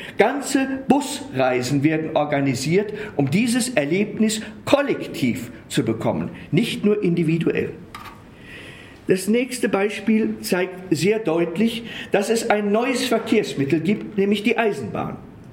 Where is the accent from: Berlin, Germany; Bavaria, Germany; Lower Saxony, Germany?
Bavaria, Germany; Würzburg; Ich komme aus Würzburg, das ist auch der Main.